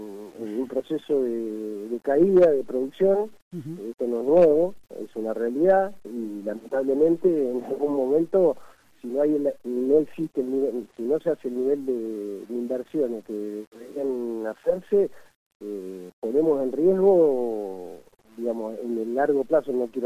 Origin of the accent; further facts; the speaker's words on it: Río Grande, Tierra del Fuego, Argentina; nosotros nos criamos en el Río Grande, íbamos a la pileta de YPF los veranos, pasábamos los veranos enteros en la pileta de YPF.